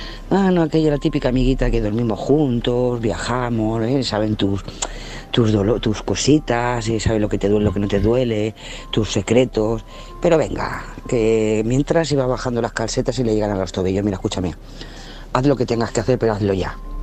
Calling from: Lloret de Mar, Catalonia, Spain; de Lloret de Mar.

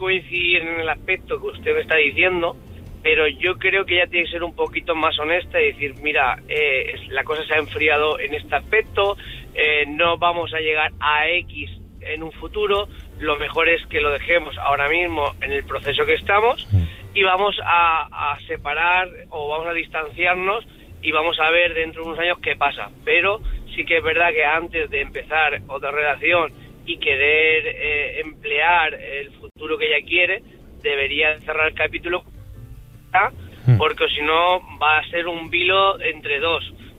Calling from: Alicante, Valencian Community, Spain; de Alicante.

